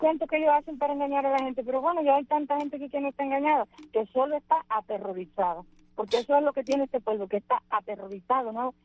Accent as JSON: {"language": "Spanish", "country": "Cuba", "said": "porque yo no soy ni menos cubana que ninguno de ellos, ni ellos sobran hace 60 años aquí, que han disfrutado bastante a Cuba y lo han desbaratado, que se vayan ya."}